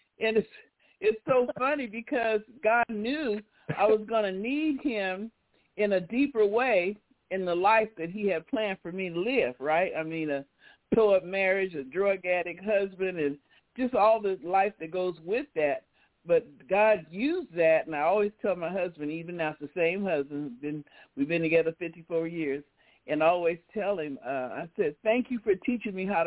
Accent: Sacramento, California, United States; And my upbringing and growing up in Del Paso Heights, I saw a lot of violence, and it really hasn't changed.

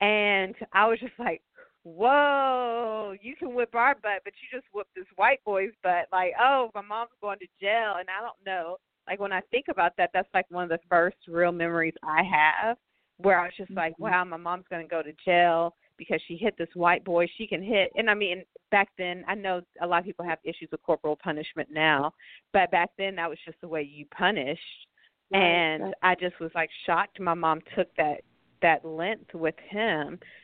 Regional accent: Nashville, Tennessee, United States; growing up, especially here in Nashville, I'm from Nashville, Tennessee

